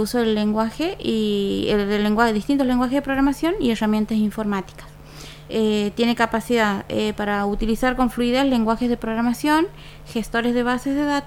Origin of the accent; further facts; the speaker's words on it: Quimilí, Santiago del Estero, Argentina; Soy del interior, soy de Quimilí.